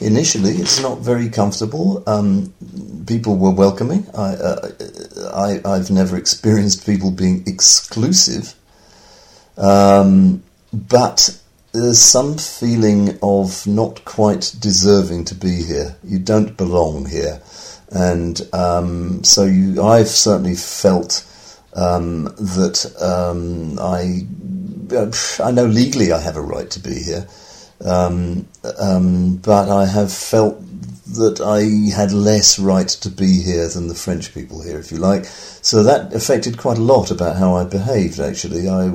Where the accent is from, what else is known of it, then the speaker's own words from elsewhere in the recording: England, United Kingdom; I don't detect that so much because I'm English, and therefore I don't pick up on all the subtleties, as it were, of the communication.